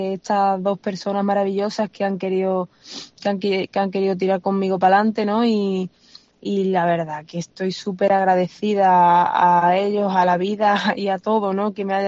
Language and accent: Spanish; Olivenza, Extremadura, Spain; la plaza que más me ilusionaba pisar era la de Olivenza, ¿no? Como mi tierra que es, ¿no?